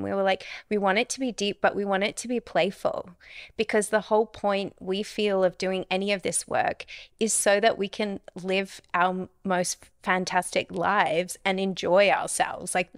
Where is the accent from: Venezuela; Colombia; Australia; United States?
Australia; I always hesitate over the name because I'm Australian, so my pronunciation isn't always correct.